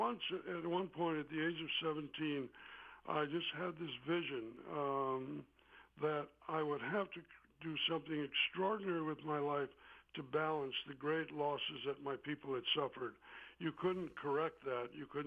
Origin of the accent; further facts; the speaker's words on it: Racine, Wisconsin, United States; it was the town it was. You know, it was a factory town, and it was full of noises and sounds and smells, and it was very simple. We were all rather poor